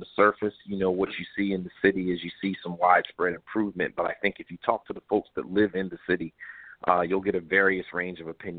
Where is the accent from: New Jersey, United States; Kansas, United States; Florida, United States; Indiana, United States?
New Jersey, United States; Camden; No, from Camden.